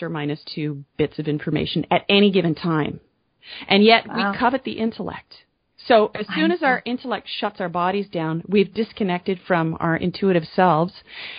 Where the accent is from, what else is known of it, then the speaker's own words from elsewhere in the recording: Canada; I'm Canadian, but I'm not French Canadian